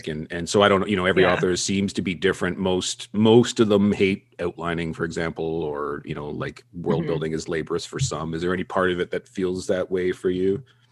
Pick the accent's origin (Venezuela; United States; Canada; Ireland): Canada; I'm Canadian, like I'm supposed to care